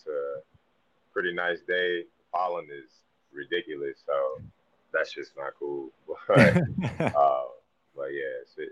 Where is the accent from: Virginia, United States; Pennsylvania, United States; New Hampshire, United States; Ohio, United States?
Virginia, United States; Virginia Beach; now in North Carolina, United States; I'm originally from Virginia, more specifically Virginia Beach. Yeah, you know I mean? Virginia Beach area. So, my mom and I and my little brother, we moved down here back in, like, 2010.